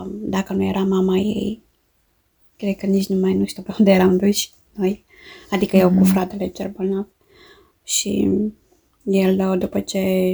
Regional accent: Ștefănești, Argeș, Romania; Eu am crescut la Ștefănești Argeș și acum eu stau cu Kilian Piteș, care este la 10 minute cu mașina distanță.

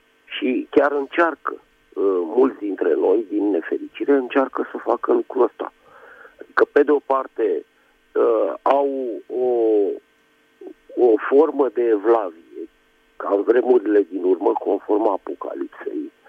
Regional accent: Bucharest, Romania; din București

